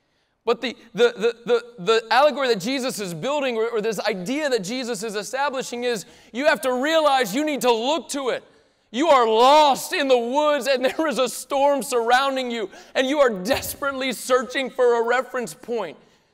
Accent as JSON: {"language": "English", "region": "the South", "country": "United States", "tie": "born or raised there", "said": "I grew up in the South. My parents are Christian."}